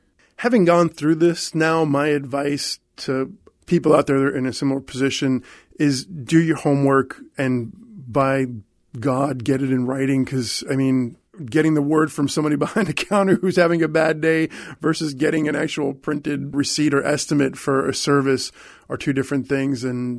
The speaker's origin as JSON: {"language": "English", "town": "St. Petersburg", "region": "Florida", "country": "United States", "said": "I'm from St. Petersburg."}